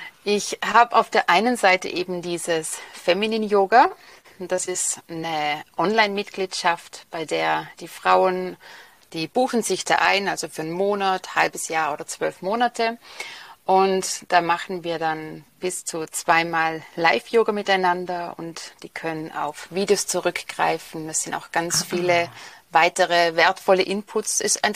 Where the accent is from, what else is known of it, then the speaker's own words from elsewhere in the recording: Vorarlberg, Austria; Ich komme aus Vorarlberg in Österreich. Ich bemühe mich sehr, dass ich schön Deutsch spreche.